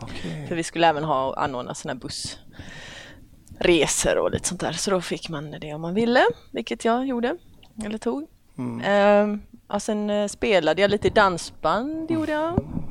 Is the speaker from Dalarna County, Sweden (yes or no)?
no; Oskarshamn, Kalmar County, Sweden; also born or lived in Helsingborg; now in Malmö, Sweden; Nej, jag är från Oskarshamn.